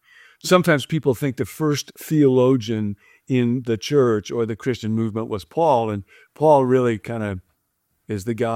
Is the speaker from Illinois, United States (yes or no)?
yes; Rockford, Illinois, United States; Many, many years ago, my hometown in Rockford